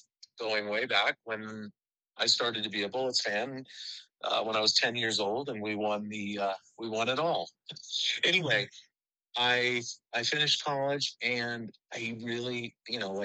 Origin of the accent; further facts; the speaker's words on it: McLean, Virginia, United States; So I grew up in this area. I grew up in the McLean area.